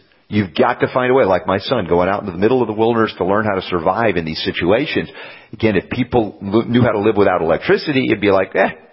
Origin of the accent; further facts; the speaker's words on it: the South, United States; Like, I grew up in the South. How did people survive without air conditioning in the South?